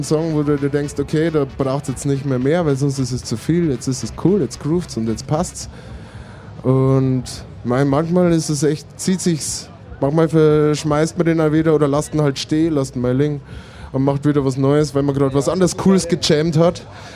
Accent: Bavaria, Germany; Wir kommen alle aus Bayern. Franken. Oder kommt er von Franken? Franke. Aber ich bin halt gebürtiger Bayer

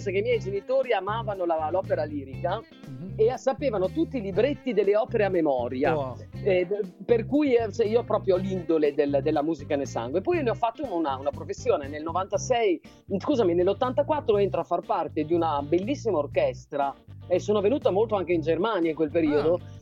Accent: Cento, Emilia-Romagna, Italy; also born or lived in Milan; mi sono trasferita in quel periodo a Milano, io sono emiliana, sono di Cento in provincia di Ferrara, e io mi sono trasferita a Milano per 12 anni

